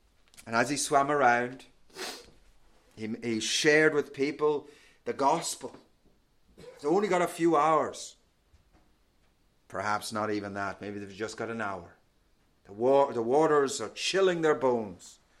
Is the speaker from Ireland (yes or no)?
yes; Ireland; I'm sure you all know I'm from Ireland. It's quite obvious.